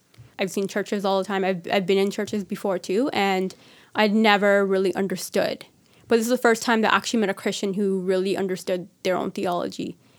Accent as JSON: {"language": "English", "country": "India", "said": "So because I'm Indian, you cannot not be a Sikh, basically."}